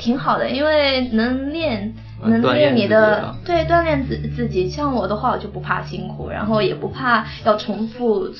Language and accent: Chinese; Italy; 我们在这边长大的孩子就是夹缝里的孩子，因为都是在父母这一边是非常传统的，然后看着意大利那一边西方这个国家的文化